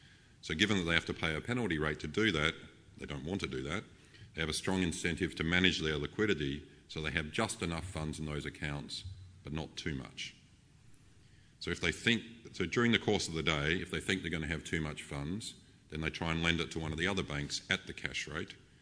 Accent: Adelaide, South Australia, Australia; I'm very pleased to be back in my hometown today. As Damien said, I'm a graduate of Adelaide Uni from the Economics Department.

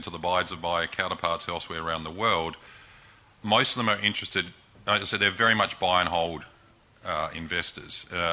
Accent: Australia; Now, we're Australian, we obviously can't hold Australian dollars in our foreign exchange reserves.

